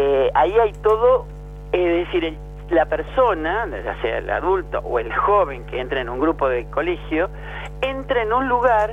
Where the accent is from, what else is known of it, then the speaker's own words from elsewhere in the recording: San Jorge, Santa Fe, Argentina; yo soy santafesina, de un pueblito en la provincia de Santa Fe que se llama San Jorge